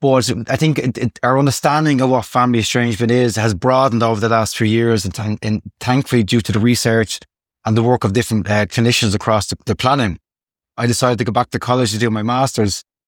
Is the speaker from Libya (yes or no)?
no; Dublin, Leinster, Ireland; I am from Ireland, originally from Dublin, but I moved to the west of Ireland with my wife and kids a couple of years ago.